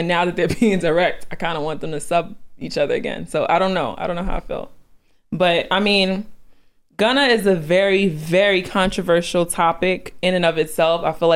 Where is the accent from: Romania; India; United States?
United States; Queens, New York; he's from Queens, I'm from Queens.